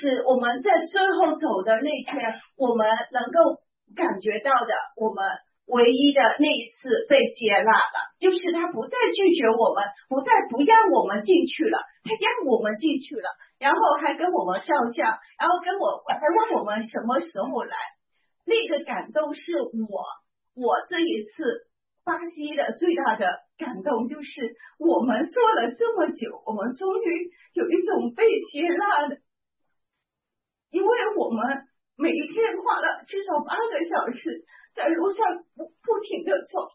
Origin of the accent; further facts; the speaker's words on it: Canada; 我就告诉他我们是从加拿大来的，我们是短宣队